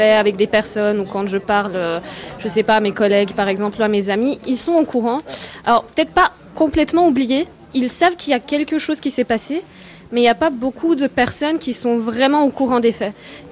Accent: Sarajevo, Bosnia & Herzegovina; now in France; Je suis originaire de Sarajevo en Bosnie-Herzégovine et j'habite en France depuis 2015. J'ai 28 ans. Je suis franco-bosnienne, naturalisée française depuis pas très longtemps.

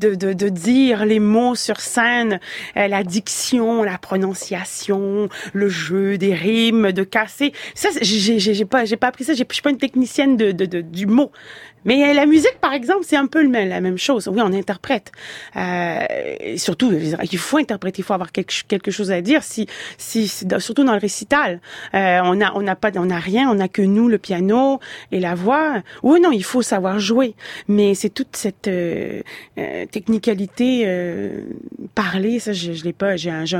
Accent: Quebec, Canada; accent: Quebec French; Et puis, probablement, vous allez entendre mon accent québécois.

